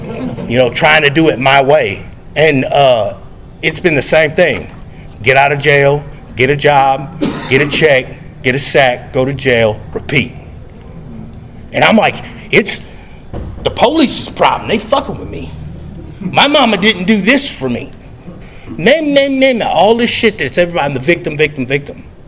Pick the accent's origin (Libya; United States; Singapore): United States; Tennessee; now in Oklahoma, United States; I come here from Tennessee and I hear that everywhere I go.